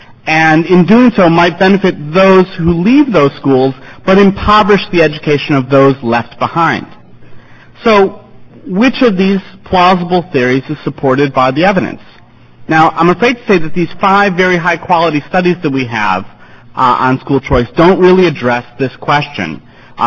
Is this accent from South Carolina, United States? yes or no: no; Florida, United States; I come from Broward County in Florida, where I'm proud to say my vote has been counted at least three times.